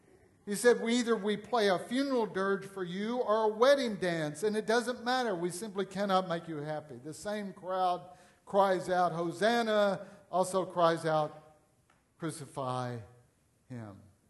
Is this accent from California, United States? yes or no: no; Louisiana, United States; born there; But I can't say that because I was. I was born a redneck in Louisiana.